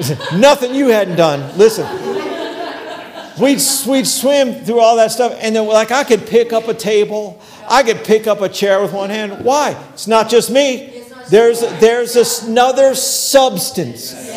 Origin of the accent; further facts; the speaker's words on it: Hollywood, Florida, United States; Yes, I grew up, because I grew up in Hollywood, Florida. We had a pool at our house.